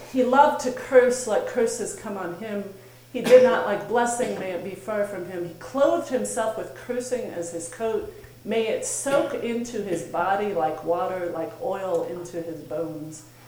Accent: Missouri, United States; I grew up in Missouri, and when you went barefoot in the summer, every now and then you get that squishy surprise by stepping on a slug.

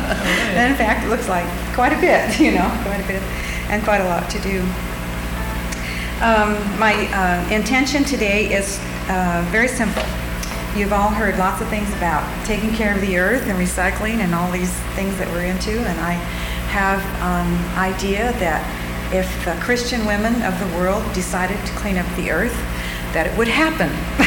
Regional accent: Redding, California, United States; We're from Redding, California, which is Northern California. It's about 3 hours north of Sacramento.

